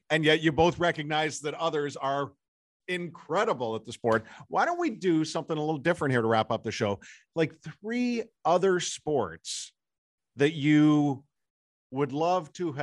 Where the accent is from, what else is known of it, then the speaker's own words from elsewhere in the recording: Whitby, Ontario, Canada; Whitby, you know, where I grew up in Ontario